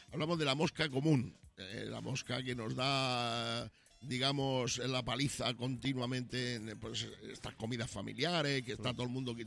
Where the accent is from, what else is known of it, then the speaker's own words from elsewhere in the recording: Badajoz, Extremadura, Spain; yo soy de Badajoz, tío. Y para ir en tren a Badajoz no te lo cuento.